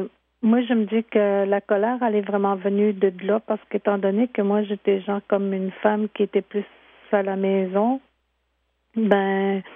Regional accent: Uashat-Maliotenam, Quebec, Canada; je viens de la communauté de Ouachat-Mac, Mani-Outenam.

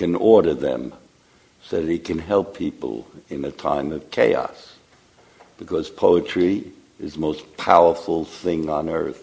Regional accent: New York City, New York, United States; born there; Let me say I was born in New York City in 1933 in order to destroy Nazism.

